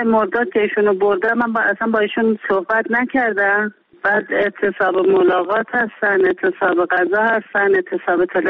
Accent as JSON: {"language": "Persian", "country": "Iran", "said": "چون ایران وطن ما هست و ما وطنمون رو دوست داریم"}